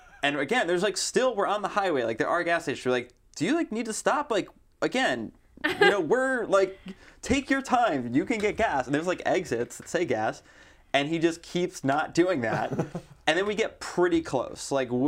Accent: New Jersey, United States; I think it's because I'm from New Jersey where you can't pump your own gas

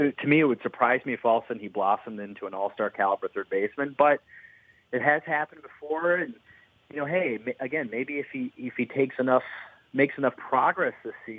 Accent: Wisconsin, United States; now in Philadelphia, United States; I live in Center City, so my wife is a huge Eagles fan. I'm from Wisconsin. I'm a Packers fan

